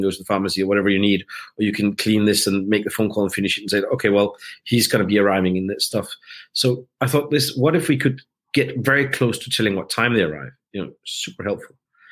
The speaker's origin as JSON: {"language": "English", "country": "Denmark", "tie": "born or raised there", "said": "I grew up in Denmark."}